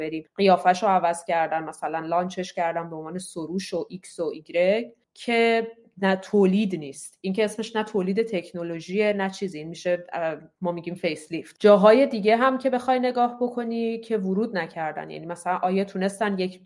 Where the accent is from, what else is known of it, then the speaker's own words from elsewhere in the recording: Iran; moved away as an adult; now in Europe; من تمام زندگیم رو تو ایران زندگی کردم، 4 سال نیمه که از ایران اومدم بیرون و الانم آدم 37-8 ساله‌ای هستم.